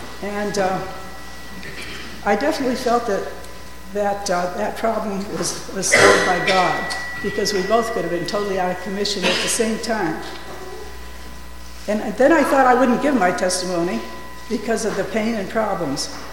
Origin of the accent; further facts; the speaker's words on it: New York, United States; born there; I was born in New York State, about 20 miles east of Buffalo, New York.